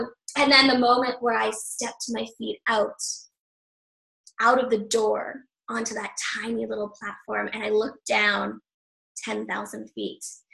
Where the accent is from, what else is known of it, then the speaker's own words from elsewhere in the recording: Calgary, Alberta, Canada; born there; So I was born in Calgary, Alberta in 1979. Yes, now you know how old I am.